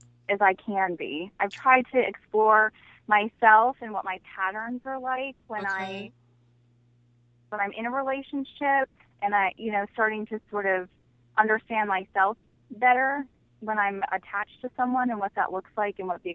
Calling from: Syracuse, New York, United States; I am calling from Syracuse, New York.

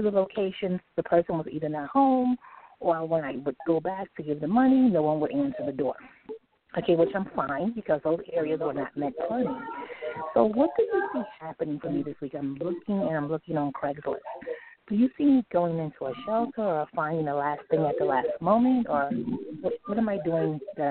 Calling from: New York City, New York, United States; I'm calling from New York City.

